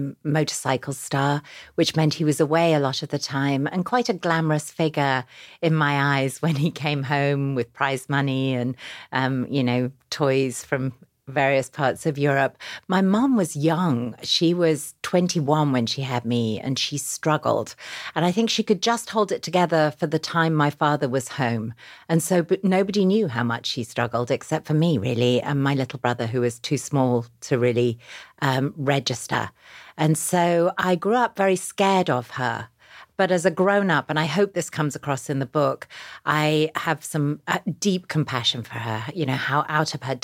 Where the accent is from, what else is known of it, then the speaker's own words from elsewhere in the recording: Yorkshire and the Humber, United Kingdom; now in New York City, United States; I grew up in a small town in Yorkshire in England.